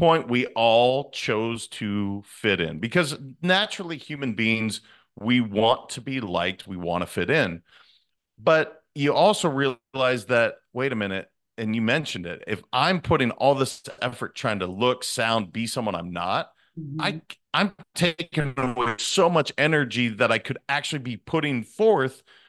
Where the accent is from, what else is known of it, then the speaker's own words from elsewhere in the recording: Montana, United States; I'm a kid from Montana. I love wearing jeans and a tee, just like I'm wearing today.